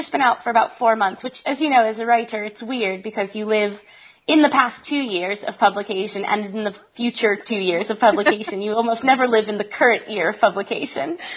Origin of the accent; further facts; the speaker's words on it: Nashville, Tennessee, United States; also born or lived in England; So I grew up in Nashville, Tennessee. My mum's English, though, so I spent a lot of time in England.